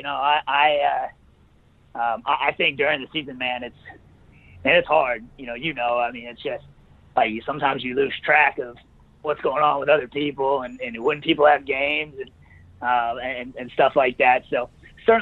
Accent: Houston, Texas, United States; growing up in Houston, both my parents are in Texas. And so, you know, it's being a little bit closer to home.

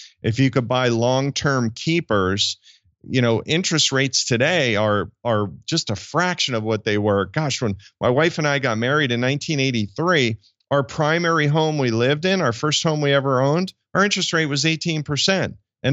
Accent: New Jersey, United States; So you're in Manhattan. I grew up in Jersey.

